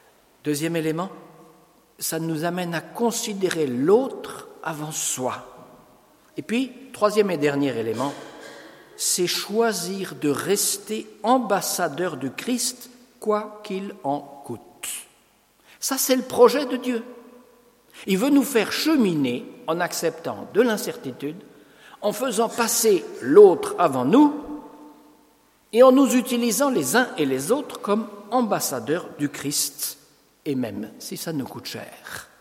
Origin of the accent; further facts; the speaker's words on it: Grand Est, France; vous savez tous que je suis un Alsacien.